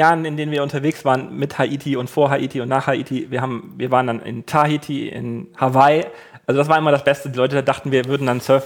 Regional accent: Germany

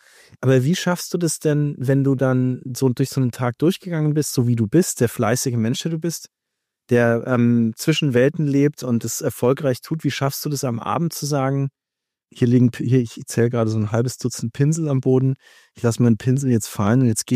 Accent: Nuremberg, Bavaria, Germany; now in New York, United States; ich versuche immer die New Yorker Alltagshöflichkeit, Freundlichkeit mitzunehmen nach Nürnberg, wo ich herkomme.

